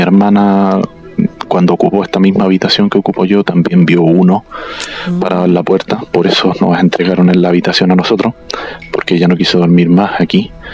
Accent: Chile; soy de Chile.

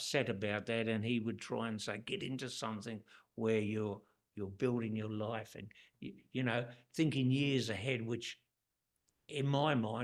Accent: London, United Kingdom; First off, I was born in Southeast London

